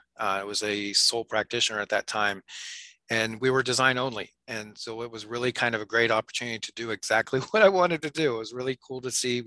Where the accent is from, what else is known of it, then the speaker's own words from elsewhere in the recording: Salem, Ohio, United States; In Ohio. So Northeast Ohio was where I grew up. Salem was actually the town.